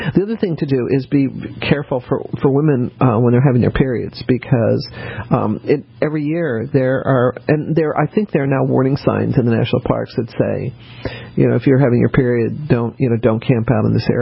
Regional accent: Colorado, United States; growing up in Colorado, I sort of saw them.

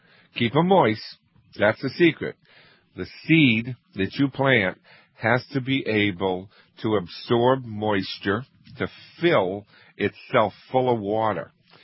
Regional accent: Kennebunk, Maine, United States; they are located on York Street in my hometown in Kennebunk, Maine.

